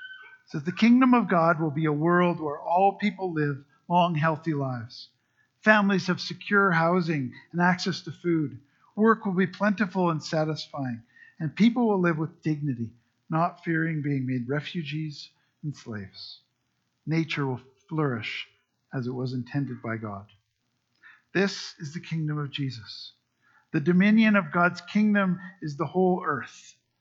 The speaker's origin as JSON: {"language": "English", "country": "Canada", "said": "We are Canadian, and we identify ourselves as a collective under the rule of our Constitution."}